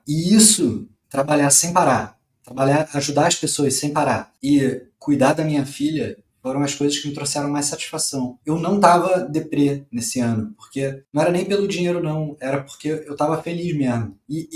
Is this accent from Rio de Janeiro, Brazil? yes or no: yes; Rio de Janeiro, Brazil; accent: carioca; moved away as an adult; Eu nasci e cresci no Rio, eu fiquei lá até mais ou menos uns 22, 23 anos de idade.